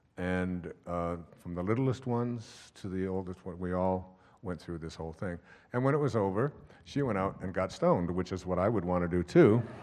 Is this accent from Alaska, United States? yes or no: no; Michigan, United States; I grew up in Michigan, and they come up and they're yellow